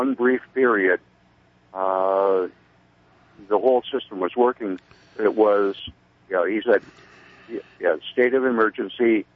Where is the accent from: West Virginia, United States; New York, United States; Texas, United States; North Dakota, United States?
North Dakota, United States; I'm from North Dakota.